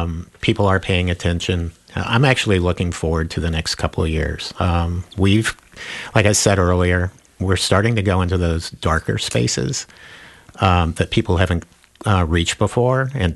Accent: Florida, United States; And growing up in Florida, I was subjected to racism.

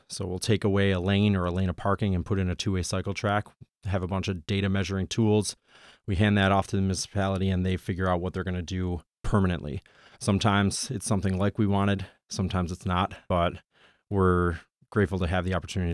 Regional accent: West Seneca, New York, United States; now in Buffalo, United States; I grew up in West Seneca in the 90s, just suburb right outside of Buffalo

